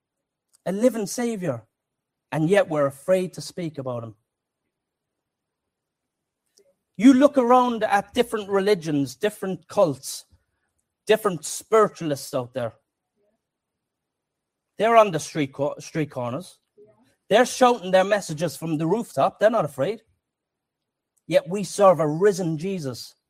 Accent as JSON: {"language": "English", "town": "Cork", "region": "Munster", "country": "Ireland", "said": "Well, God, I'm from Knocknaheeny. You can't use me. They can't understand a word that I'm saying sometimes."}